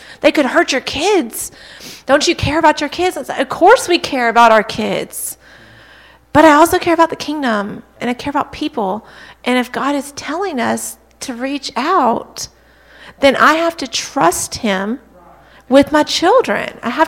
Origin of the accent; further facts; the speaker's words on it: Arkansas, United States; now in South Carolina, United States; But we're originally from Arkansas. And so that's where we came. That's where we met.